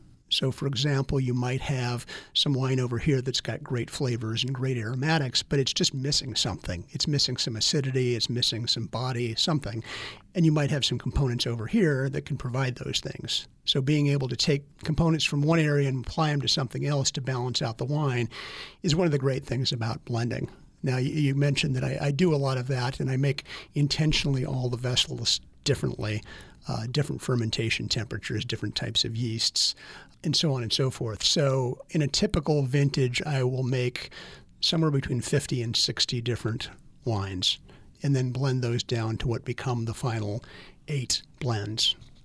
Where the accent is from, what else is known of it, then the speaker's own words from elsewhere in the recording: Bakersfield, California, United States; Yeah, well, I grew up in Bakersfield, and my wife and I just came down here, and we loved it and decided to move and figure the rest out later.